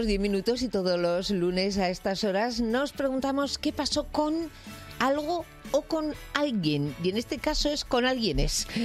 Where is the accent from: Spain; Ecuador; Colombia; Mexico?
Spain; Creo que soy la única española que no ha visto Juego de Tronos.